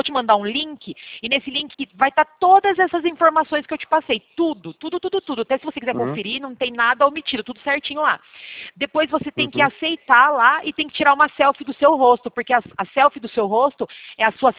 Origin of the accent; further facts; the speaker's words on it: Araçoiaba da Serra, São Paulo, Brazil; verdade, eu sou de Araçoiaba da Serra.